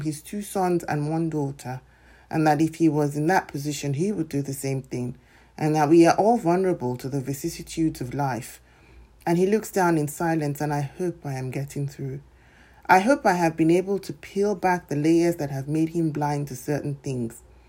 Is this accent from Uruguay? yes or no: no; Nigeria; And I tell her that I am Nigerian and there is no originally in my story and I am still from there.